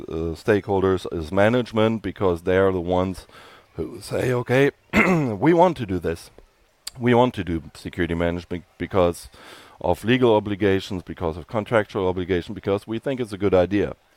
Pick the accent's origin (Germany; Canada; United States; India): Germany; English is a second language; And obviously I'm from Germany, so.